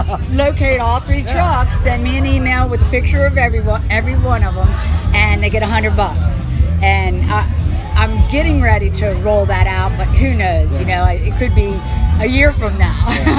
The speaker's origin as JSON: {"language": "English", "town": "Greenbelt", "region": "Maryland", "country": "United States", "tie": "born or raised there", "also_born_or_lived": "Tampa, Florida", "moved": "as an adult", "said": "I mean, born and raised in Greenbelt. Then I went to Tampa, Florida, and I lived in Tampa, Florida for almost 20 years"}